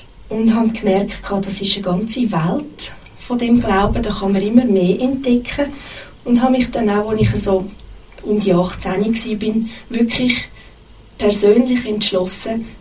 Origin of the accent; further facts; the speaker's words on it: Zurich, Switzerland; Ich bin 1965 in Zürich geboren und auch dort aufgewachsen.